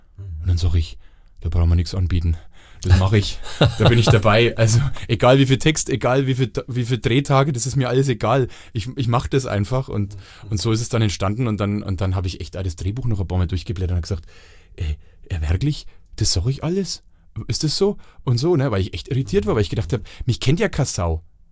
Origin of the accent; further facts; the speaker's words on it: Bavaria, Germany; als Franke